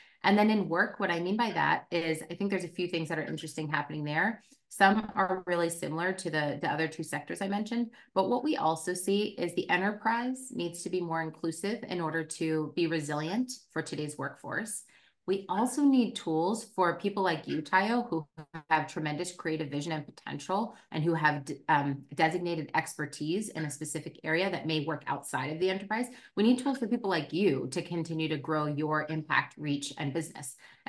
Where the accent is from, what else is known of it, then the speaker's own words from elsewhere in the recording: Philadelphia, Pennsylvania, United States; I'm from an area called West Oak Lane, which is on the north side of Philly. And then the rest of my family is outside of Philly in some of the Delaware County suburbs.